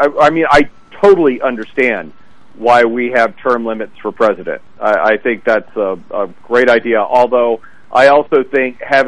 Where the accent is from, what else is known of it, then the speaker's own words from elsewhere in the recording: Memphis, Tennessee, United States; And in the town I grew up in Memphis, so many people have moved to the suburbs